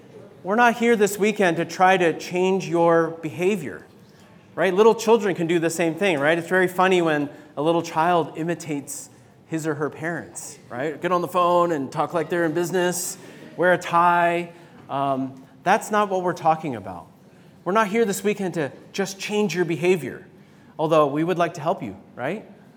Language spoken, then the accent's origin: English; Seattle, Washington, United States; because I'm from Seattle.